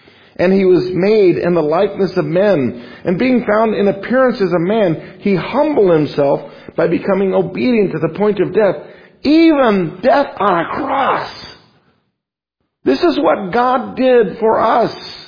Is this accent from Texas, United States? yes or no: no; Las Vegas, Nevada, United States; born there; You know, I was born in Las Vegas.